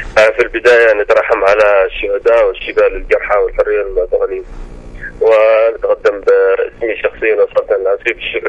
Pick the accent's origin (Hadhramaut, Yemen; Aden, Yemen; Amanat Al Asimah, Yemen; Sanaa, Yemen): Aden, Yemen; نحن من أبناء هذه المحافظات، تحديدا محافظة عدن. نحن رغم أنني أنتمي إلى محافظة أبيان، ولكن أنا عشت وربيت في محافظة عدن